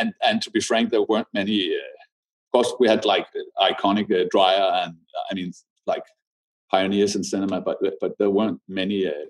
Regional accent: Denmark; When we are from Denmark, we are very small. We're 5 million people.

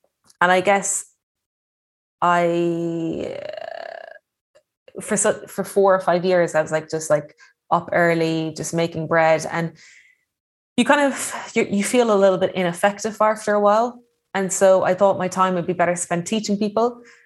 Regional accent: Ireland; now in United Kingdom; as an Irish person living in the countryside of Britain throughout that time

